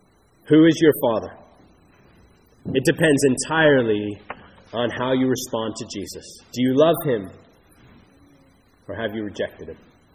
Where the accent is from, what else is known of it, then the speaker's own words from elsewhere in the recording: Phoenix, Arizona, United States; Back around 2006, there was a gathering in Phoenix, Arizona, my hometown actually.